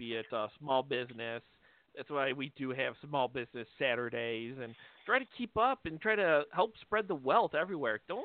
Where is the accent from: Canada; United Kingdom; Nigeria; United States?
Canada; since we are from the Great White North.